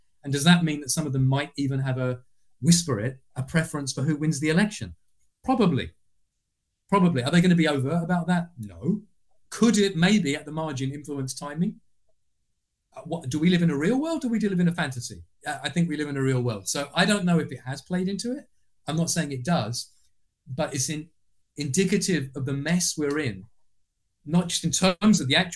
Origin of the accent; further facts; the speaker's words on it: United Kingdom; I'm being facetious as a Brit